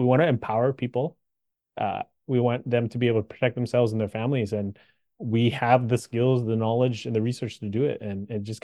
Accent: Canada; I was born and raised in Canada, and Conrad grew up in Denver, Colorado.

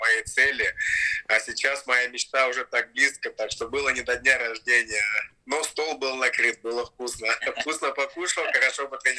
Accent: Siberia, Russia; Скажи ему, что я из Сибири

